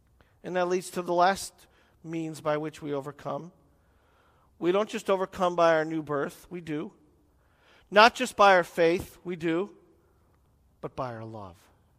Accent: Chicago, Illinois, United States; I'm from Chicago. And I don't say that to joke.

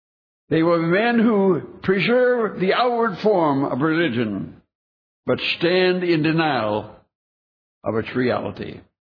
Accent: United States; I'm proud to say, I am an American. And I love my country.

